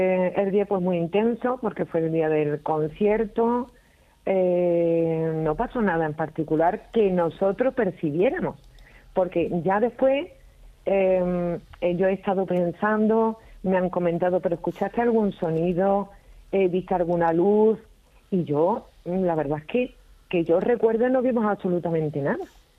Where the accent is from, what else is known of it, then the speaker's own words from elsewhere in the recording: Cartaya, Andalusia, Spain; en la zona de, en el término municipal de mi pueblo de Cartaya, les ha pasado aquí también gente que yo conozco